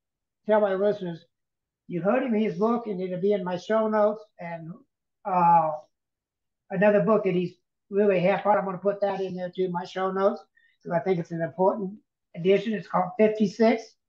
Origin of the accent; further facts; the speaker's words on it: Cree, Colorado, United States; And a potato peeler in a restaurant in Cree, my hometown, Cree, Colorado. And I said, it's very small.